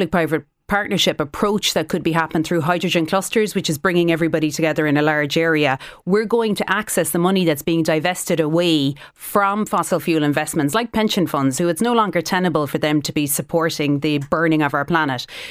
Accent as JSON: {"language": "English", "town": "Cork", "region": "Munster", "country": "Ireland", "said": "I am from Cork."}